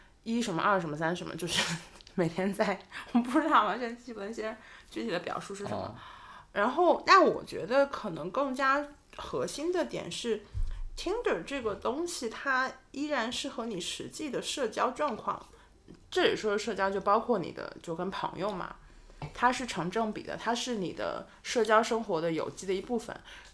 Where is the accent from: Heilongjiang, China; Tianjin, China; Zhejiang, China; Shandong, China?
Zhejiang, China; Hangzhou; 因为杭州对我来讲就不是它不是一个简单或者不是一个单层的一个就是二线城市，而是说我是这个地方长大的人嘛